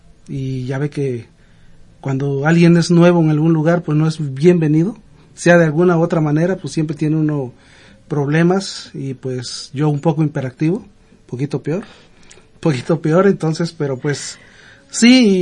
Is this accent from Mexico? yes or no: yes; Huajuapan de León, Oaxaca, Mexico; also born or lived in State of Mexico; originario de Oaxaca. Soy de Oaxaca, exactamente de Huajuapan de León, Oaxaca, México. De allí soy. Y prácticamente pues ahí llegué a vivir, porque yo soy nacido en el Estado de México.